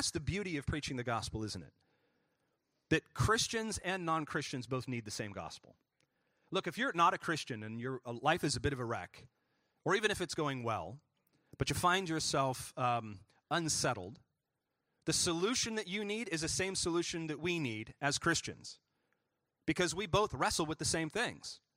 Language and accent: English; Texas, United States; Everybody keeps reminding me that Texas is not the South. You're not a Southerner. I'm like, okay, we're Texan.